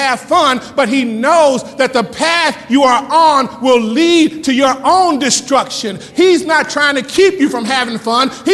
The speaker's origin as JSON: {"language": "English", "town": "Wellston", "country": "United States", "tie": "born or raised there", "said": "We grew up in Wellston. If you didn't cuss, your name was cuss."}